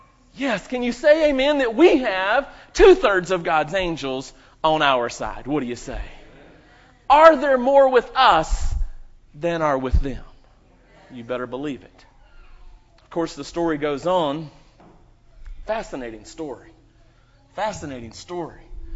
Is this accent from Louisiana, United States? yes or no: no; North Carolina, United States; Now, Carol, I'm from North Carolina.